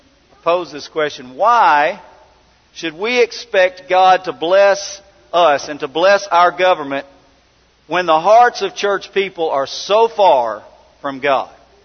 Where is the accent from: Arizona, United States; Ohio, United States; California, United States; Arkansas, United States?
Arkansas, United States; Many of you may know that I come from Prairie County, Arkansas, same city that Brother Doug comes from. But we were both farmers. We were both raised on farms.